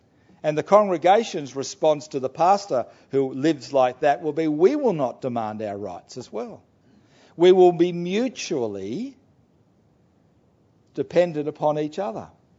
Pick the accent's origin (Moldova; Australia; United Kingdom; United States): Australia; accent: Australian; My Australian accent was getting in the way of him understanding what I was saying.